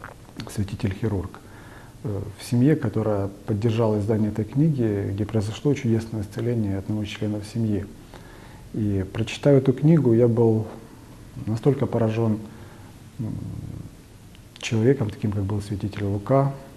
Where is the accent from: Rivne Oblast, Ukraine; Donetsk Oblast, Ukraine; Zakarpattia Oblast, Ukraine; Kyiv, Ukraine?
Donetsk Oblast, Ukraine; Donetsk; Да, я родом из Украины, из Донецка.